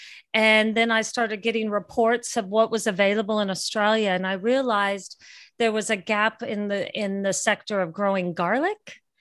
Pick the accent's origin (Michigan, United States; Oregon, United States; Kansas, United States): Oregon, United States; growing up in Oregon, you know, it's farm country. We always, you know, really paid attention to where our ingredients came from.